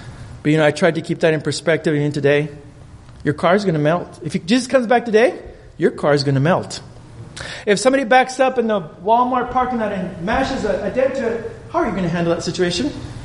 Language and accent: English; Mexico; first language Spanish; English is a second language; now in United States; when I come across from Mexico into the United States, my first language was Spanish and then I learned English. My dominant language is English, believe it or not. But I speak good Spanish.